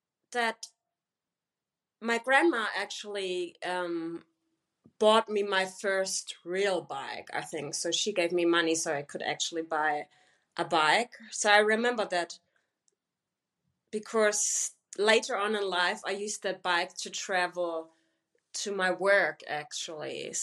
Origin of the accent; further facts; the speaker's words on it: Germany; growing up in Germany, 100% German, even though I never knew who my father was. And yeah, when I got to know that he's Turkish